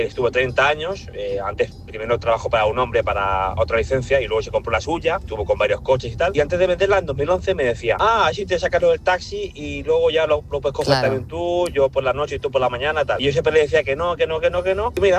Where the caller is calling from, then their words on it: Valencia, Valencian Community, Spain; de Valencia y estoy con el taxi trabajando.